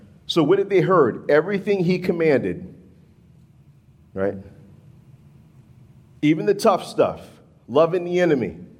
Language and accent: English; the South, United States; And I'm from the South. We're like, you know, deep frying cures everything, right?